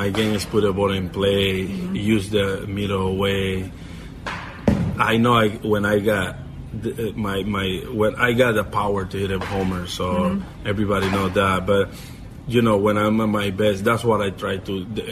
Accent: Venezuela; I mean, we got bass in okay. Venezuela, in my hometown.

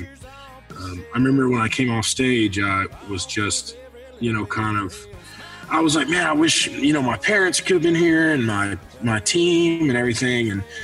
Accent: Asheville, North Carolina, United States; I was born in North Carolina, Asheville, North Carolina.

